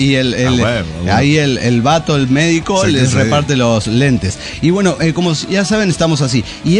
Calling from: Cochabamba, Bolivia; de Cochabamba, Bolivia.

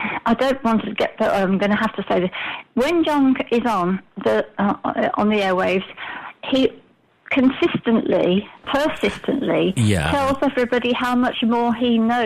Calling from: Alicante, Valencian Community, Spain; Morning, Giles. … Alicante.

